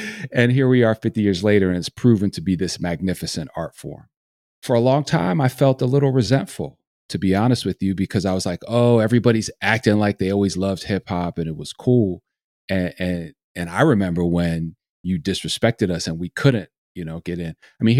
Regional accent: New York City, New York, United States; also born or lived in Dutchess County; And growing up in New York City and then in upstate New York in Dutchess County in the late 70s and early 80s, seeing hip hop take shape right before my eyes

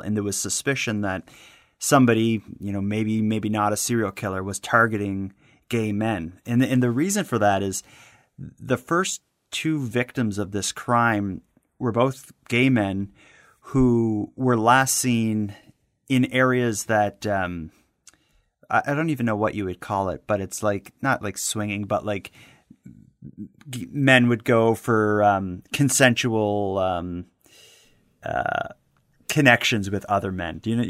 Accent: Halifax, Nova Scotia, Canada; a case from my hometown of Halifax

